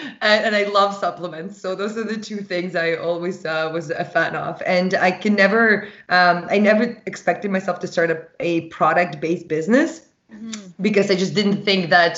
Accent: Russia; now in Vancouver, Canada; the way I was raised in Russia and the way I was raised, cannabis was drugs. It was just like a big no-no for me. And I moved to Vancouver

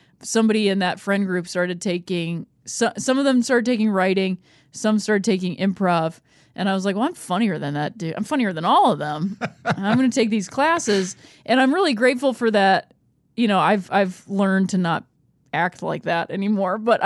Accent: Akron, Ohio, United States; So I grew up in Akron, Ohio, and a mm-hmm. Single mom, also lived with my grandparents.

